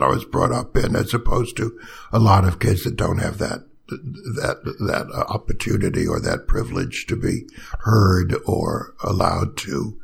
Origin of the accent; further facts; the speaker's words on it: Brooklyn, New York, United States; born there; now in Washington, United States; No, I was born in Brooklyn.